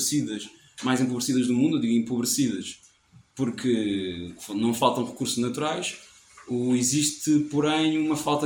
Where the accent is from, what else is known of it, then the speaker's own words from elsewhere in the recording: Angola; Ou seja, eu, por exemplo, sou angolano